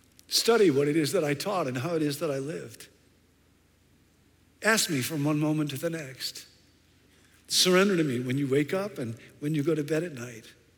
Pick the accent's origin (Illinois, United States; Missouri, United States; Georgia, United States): Illinois, United States; Rockford; I grew up in Rockford, Illinois, in a Swedish family, in a Baptist church, in a Midwestern town.